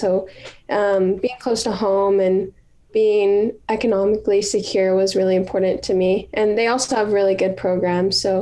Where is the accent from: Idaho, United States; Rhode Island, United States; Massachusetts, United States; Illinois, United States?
Idaho, United States; Pocatello; Yep, I was born and raised in Pocatello. I went to Green Acres Elementary School, Franklin Middle School, and I'm a graduate, 2020 graduate from Century High School, and now I'm at ISU.